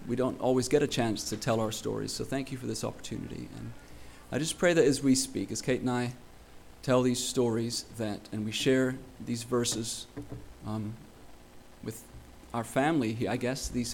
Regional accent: Morocco; but one thing that really stood out to me growing up in Morocco

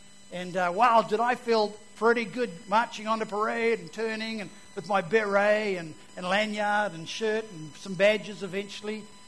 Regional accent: Auckland, New Zealand; I became a Christian when I was 13 years old. I grew up in South Auckland, Otara, and I was the white Maori in the community.

